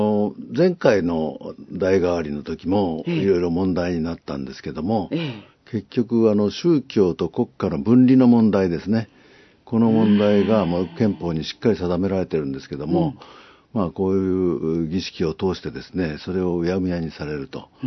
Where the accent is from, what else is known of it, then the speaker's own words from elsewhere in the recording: Kobe, Hyogo, Japan; moved away as an adult; now in Tokyo, Japan; 私はあの神戸で育ちまして、それで大学から東京に来て、